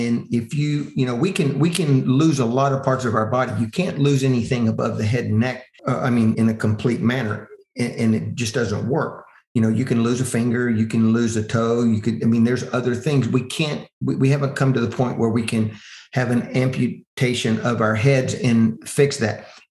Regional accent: Texas, United States; So for me, again, I'm from Texas. I like things big.

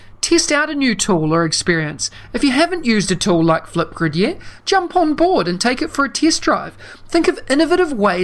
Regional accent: New Zealand; my home country of New Zealand

